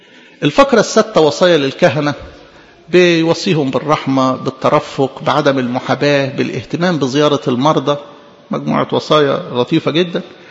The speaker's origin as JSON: {"language": "Arabic", "country": "Egypt", "said": "في بركة رفعت من بلدنا مصر في الأيام اللي فاتت ديت"}